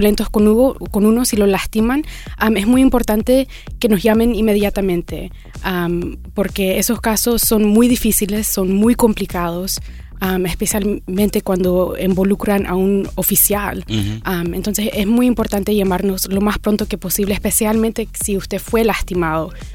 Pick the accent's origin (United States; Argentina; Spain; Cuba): United States; born there; Bueno, como le digo, yo nací aquí en los Estados Unidos, pero mis padres son de Nicaragua.